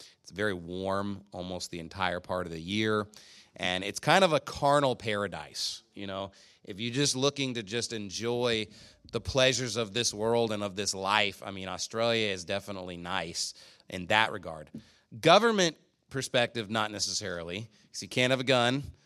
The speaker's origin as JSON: {"language": "English", "region": "Texas", "country": "United States", "said": "You know, me as a Texan, I want to just put my foot on the pedal and just go."}